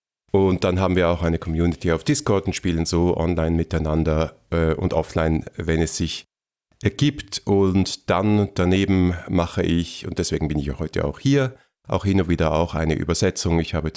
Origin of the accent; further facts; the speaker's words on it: Switzerland; moved away as an adult; now in Vienna, Austria; Ich komme ja aus der Schweiz.